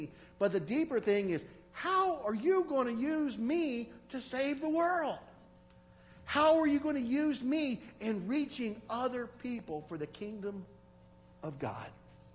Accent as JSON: {"language": "English", "country": "United States", "tie": "born or raised there", "said": "Now, for those of us born and raised in America, many of us have been here for generations now with our families."}